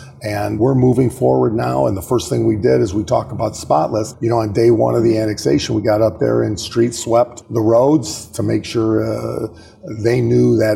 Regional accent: LaPorte, United States; When I grew up in LaPorte, LaPorte had a pride about where they lived.

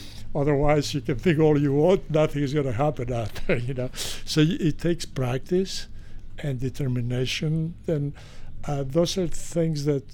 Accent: Greece; I was born in Greece. We lived under some very difficult circumstances. I was raised by a grandmother and mother who took care of me after my parents' divorce.

